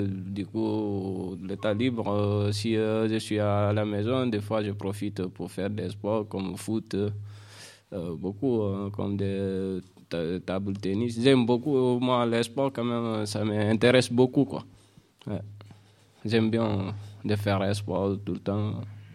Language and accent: French; Guinea; now in France; Je viens de la Guinée-Conakry. Depuis maintenant un an, 8 mois à peu près, je suis en France.